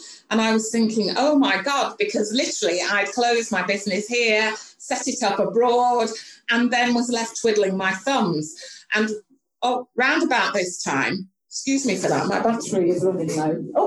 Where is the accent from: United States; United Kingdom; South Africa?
United Kingdom; And it was really easy doing business because I was from the UK and being British meant that you were held in high regard.